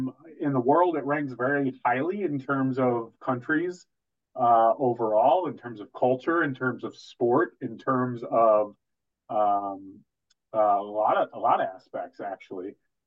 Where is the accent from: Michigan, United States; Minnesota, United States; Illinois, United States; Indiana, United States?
Illinois, United States; Chicago; I mean, listen, I'm a man from Chicago who eats a lot of grilled meats, Carl.